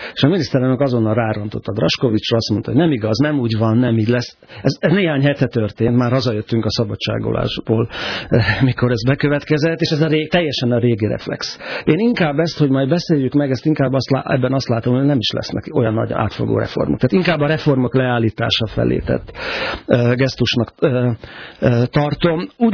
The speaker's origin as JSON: {"language": "Hungarian", "region": "Budapest", "country": "Hungary", "said": "Ugye budapestiek vagyunk"}